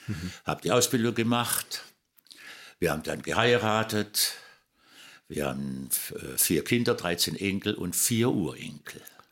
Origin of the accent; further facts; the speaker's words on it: Nöttingen, Baden-Württemberg, Germany; Also ich komme aus Nöttingen. Das ist ein Dorf in der Nähe von Pforzheim, also aus der badischen Seite unseres Landes.